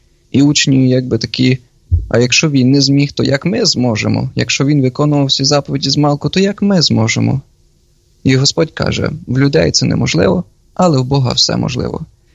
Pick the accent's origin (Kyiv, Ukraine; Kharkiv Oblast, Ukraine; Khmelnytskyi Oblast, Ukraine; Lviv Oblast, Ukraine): Khmelnytskyi Oblast, Ukraine; Dunaivtsi; born there; Я сам народився в місті Дунаївці, Хмельницької області, і 2 роки тому був висвячений на священника. Працюю зараз у місті Бар